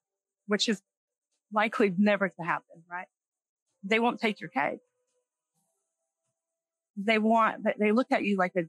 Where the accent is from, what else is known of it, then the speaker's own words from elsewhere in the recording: United States; I'm on land. I have rights. I'm American.